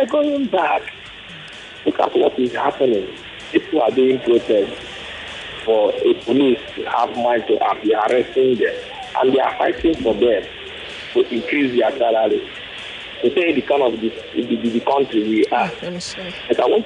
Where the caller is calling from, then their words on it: Lagos, Nigeria; I'm calling from Lagos.